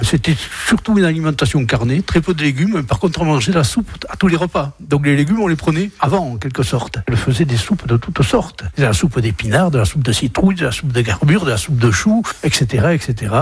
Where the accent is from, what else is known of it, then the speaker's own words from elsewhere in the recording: Dax, Nouvelle-Aquitaine, France; Je suis né au Cassourat, à Dax, mais j'ai passé mon enfance au quartier du Gon.